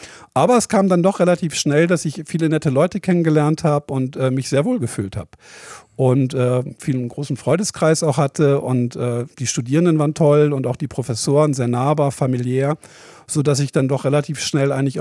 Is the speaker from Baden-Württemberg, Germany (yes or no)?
no; Bremen, Germany; Und bei uns war es eigentlich immer 10 Grad kälter. Das heißt, für mich war immer wichtig, wenn ich mal irgendwo aus Bremen weggehe